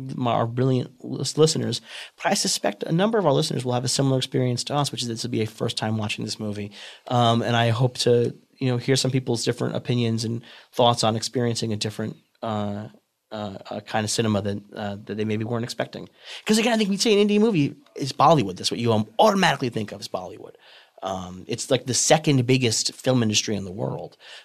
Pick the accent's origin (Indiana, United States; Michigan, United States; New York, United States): New York, United States; Queens; So when I was a kid growing up in Queens, I would say that we had more Indian Americans than probably most other places in America